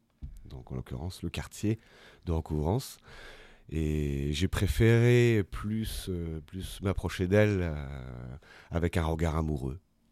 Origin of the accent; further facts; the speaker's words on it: Brest, Brittany, France; also born or lived in Frankfurt, Germany; Donc je suis né à Francfort. Ouais. Donc, je suis arrivé ici, j'avais entre 2 ans et demi, 3 ans.